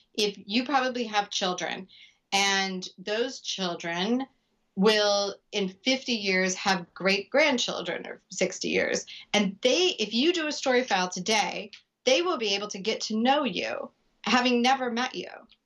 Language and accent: English; San Diego, California, United States; We're both from San Diego.